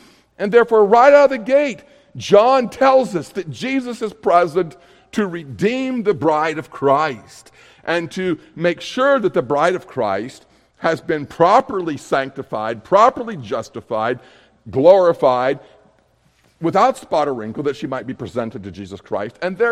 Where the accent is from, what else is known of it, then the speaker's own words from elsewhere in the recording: Montana, United States; you know, I grew up in Montana. I married a woman from Oklahoma